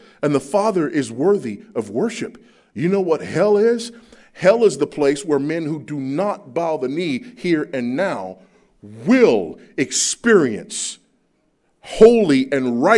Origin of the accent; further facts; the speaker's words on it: United States; But in one sense, and it's not just because I'm an American, I don't care who they are. Partly because I'm an American and we don't do the king and queen thing.